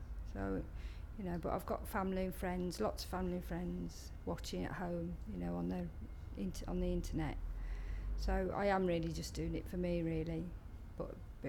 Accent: Wolverhampton, West Midlands, United Kingdom; now in Llandudno Junction, United Kingdom; I'm 48, from Llandudno Junction in North Wales, but I'm originally from Wolverhampton.

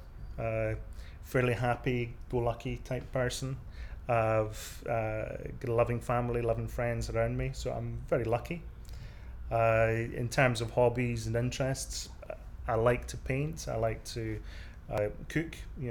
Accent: Scotland, United Kingdom; being a Scot

